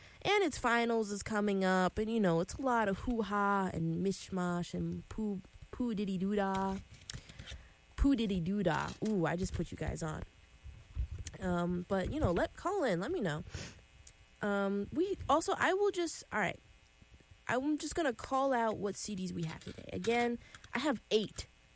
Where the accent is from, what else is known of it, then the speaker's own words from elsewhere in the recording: Syracuse, New York, United States; I'm from Syracuse, by the way, just in case you didn't know.